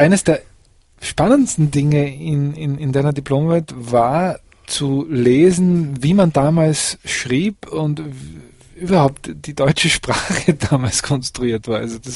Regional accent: Styria, Austria; Steiermark, wir sind ja Steirer, wildes Bergvolk hinterm Semmering

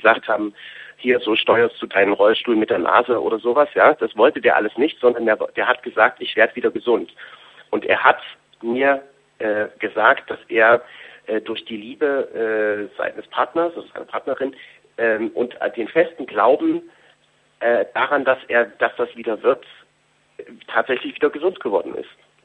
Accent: Germany; jetzt zu DDR-Zeiten, wo ich groß geworden bin

